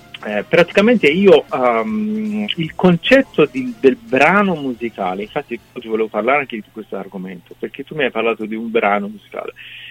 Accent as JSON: {"language": "Italian", "country": "Iran", "second_language": "Italian", "lives_now": "Italy", "said": "qua mi sento straniero, vado in Iran, mi sento straniero nel mio paese"}